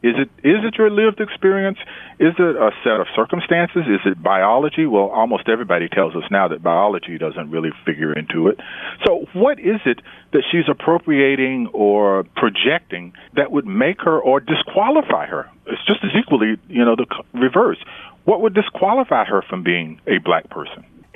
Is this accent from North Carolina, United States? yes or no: yes; North Carolina, United States; I grew up in North Carolina to parents who were black. I have considered myself black all my life